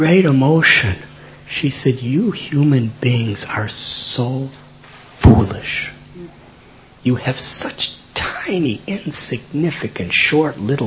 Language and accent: English; Chicago, Illinois, United States; I'm from Chicago.